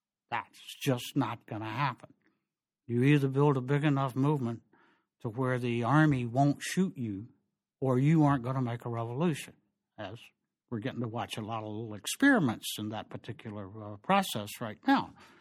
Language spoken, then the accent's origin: English; the South, United States; And growing up in the South when I did, there wasn't much blues, and we looked down on the hillbillies